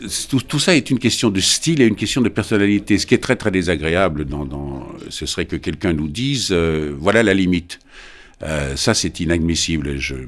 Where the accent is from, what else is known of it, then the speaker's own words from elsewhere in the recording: France; Comme je suis Français, je nous excuse beaucoup et je nous aime bien, voilà.